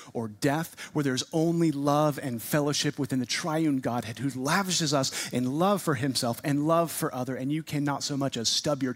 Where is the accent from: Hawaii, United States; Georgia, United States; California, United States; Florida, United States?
California, United States; I'm a Californian. Okay, I was born there. I'll admit it.